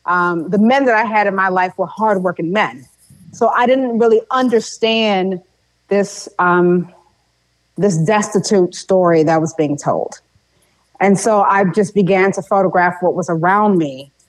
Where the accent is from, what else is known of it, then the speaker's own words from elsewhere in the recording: Haiti; particularly Haitians, was that we were